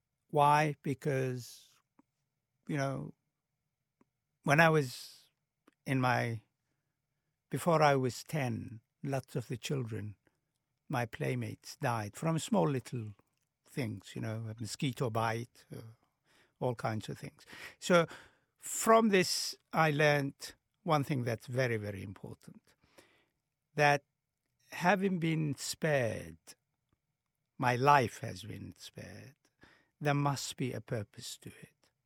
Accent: Somalia; born in a small town, growing up in a small town

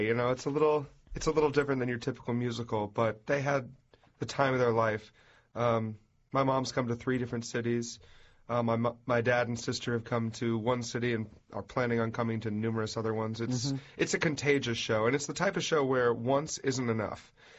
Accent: Kansas, United States; I'm from Kansas.

